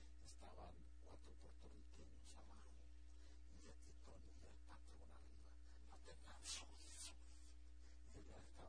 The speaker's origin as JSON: {"language": "Spanish", "country": "Mexico", "moved": "yes", "said": "Yo soy de México. Pero aquí vivo, soy el residente, mi residente."}